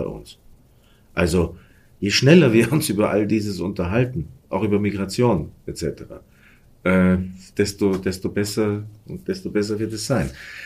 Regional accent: Burgenland, Austria; Ich würde als Burgenländer Panik schieben, wenn ich weiß, dass der Neusiedlersee quasi die Uferlinie um 6 Meter zurückgegangen ist.

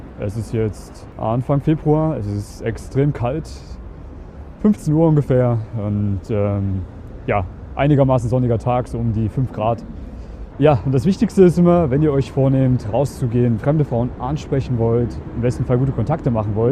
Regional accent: Germany; Ich bin aus Deutschland ursprünglich

